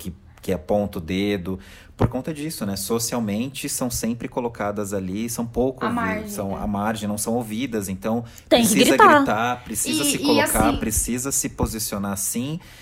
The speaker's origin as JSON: {"language": "Portuguese", "region": "Rio de Janeiro", "country": "Brazil", "said": "Eu vim da comunidade, eu vim da periferia do Rio e eu vou lá."}